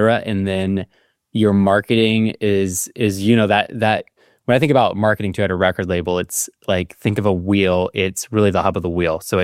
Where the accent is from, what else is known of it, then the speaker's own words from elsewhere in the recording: Dallas, Texas, United States; So I grew up one in Dallas, went to school up in Boston at Berklee College of Music, did jazz guitar there.